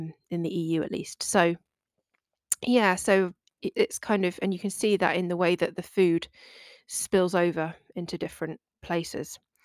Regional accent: England, United Kingdom; they perceive me as a English woman who doesn't really know what I'm doing, because it's true.

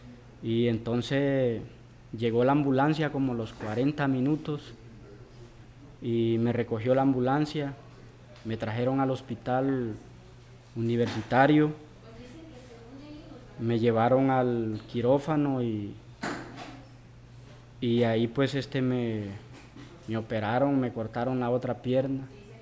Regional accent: El Salvador; now in Monterrey, Mexico; Les dije, soy del Salvador. Y pues no tengo a nadie.

